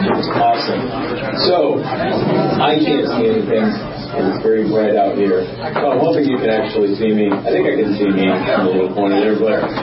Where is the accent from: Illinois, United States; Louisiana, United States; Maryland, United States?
Maryland, United States; Baltimore; born there; But I was born in Maryland, in Baltimore, actually.